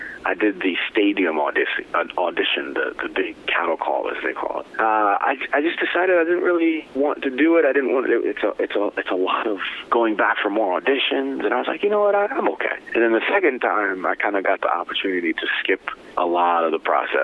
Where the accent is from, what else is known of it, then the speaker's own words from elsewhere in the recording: Connecticut, United States; also born or lived in Nigeria; Yeah, grew up in Connecticut. And here we are